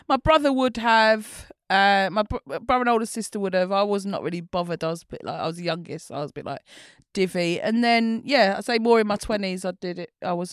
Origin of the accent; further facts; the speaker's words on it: Newham, London, United Kingdom; also born or lived in Barking; E12, so next to Manor Park, Forest Gate, so in Newham, so yeah.